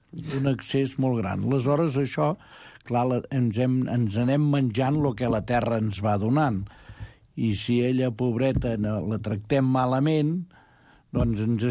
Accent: Catalonia, Spain; jo que vinc del Moianès, que hi ha... que hi havia les masies

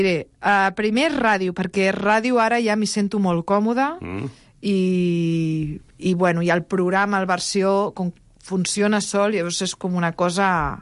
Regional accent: L'Hospitalet de Llobregat, Catalonia, Spain; Que jo, vull dir, jo m'he criat a Hospitalet Bellvitge.

